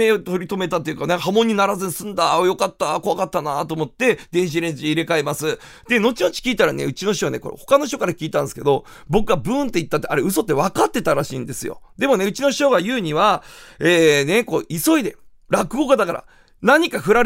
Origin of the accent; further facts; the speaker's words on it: Kumamoto, Japan; 熊本県出身でございます。